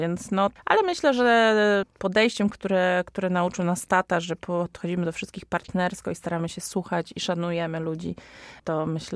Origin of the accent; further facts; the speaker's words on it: Bydgoszcz, Kuyavian-Pomeranian Voivodeship, Poland; nasi dziadkowie mieszkali w kamienicy przy ulicy Pomorskiej w Bydgoszczy i na podwórku była cukiernia. No, żyliśmy w tym otoczeniu.